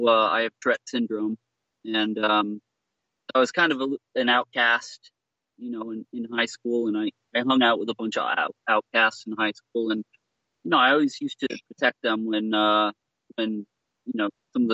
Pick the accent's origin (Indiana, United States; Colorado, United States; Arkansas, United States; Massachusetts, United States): Colorado, United States; also born or lived in Delaware / North Carolina / Florida; So I was born in Delaware. I spent half of my life living in Colorado, North Carolina. And when I was probably 15 years old, we moved to Florida.